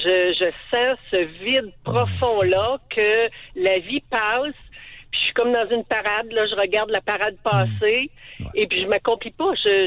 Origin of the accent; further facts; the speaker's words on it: Gatineau, Quebec, Canada; Moi, je suis de Gatineau.